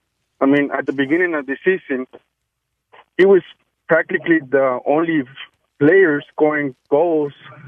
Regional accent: Mexico; English is a second language; And also, I'm from Mexico. I love soccer.

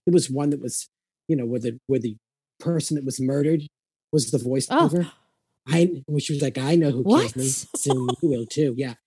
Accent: Stoneham, Massachusetts, United States; I grew up in Stoneham, Massachusetts. My family was originally from Everett

